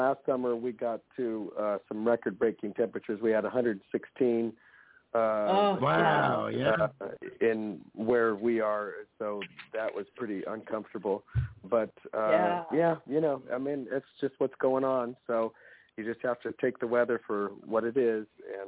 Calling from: California, United States; No, I'm calling from California, so I'm 3 hours earlier than you are

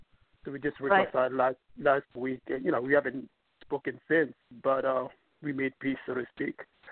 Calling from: New York, United States; from New York.

